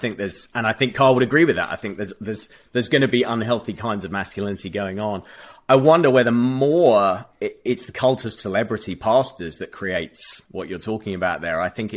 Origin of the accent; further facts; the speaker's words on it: United Kingdom; I'm on very shaky ground as a Brit who visits and loves America quite often